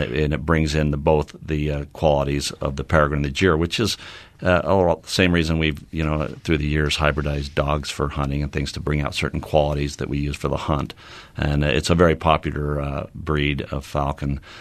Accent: Utah, United States; I've just always had an admiration for nature growing up in the Wasatch Mountains, and I was fortunate to be in that environment as a child

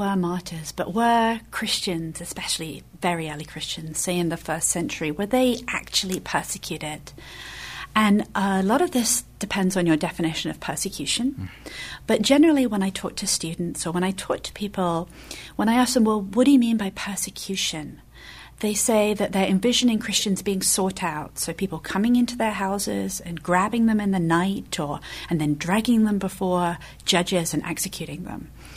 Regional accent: England, United Kingdom; So I'm from England.

